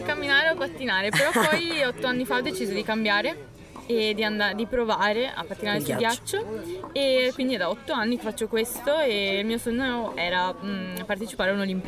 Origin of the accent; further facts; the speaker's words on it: Venice, Veneto, Italy; Io abito proprio qui, al Lido di Venezia. Sono originaria di qui, però ultimamente, ovvero da 8 anni, vivo negli alberghi in giro per il mondo.